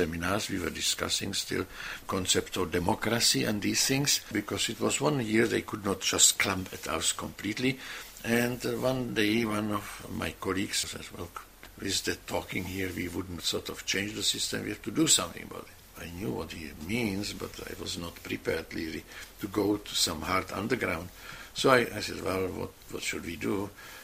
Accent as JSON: {"language": "English", "region": "Prague", "country": "Czechia", "tie": "born there", "second_language": "English", "said": "But yes, I was born in Prague"}